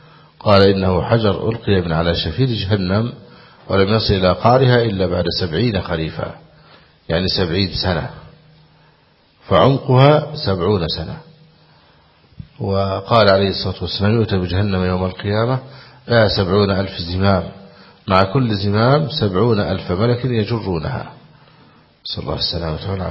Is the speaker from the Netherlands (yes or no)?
no; Egypt; وأسأل الله أن يعافي بلاد المسلمين ويعافي بلادنا مصر وسائر بلاد المسلمين من شرهم.